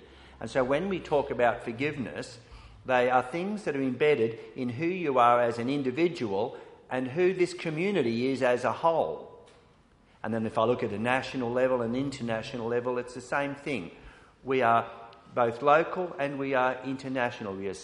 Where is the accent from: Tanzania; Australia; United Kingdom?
Australia; We belong to our nation, our nation as a whole, not just the national church, but we are Australian.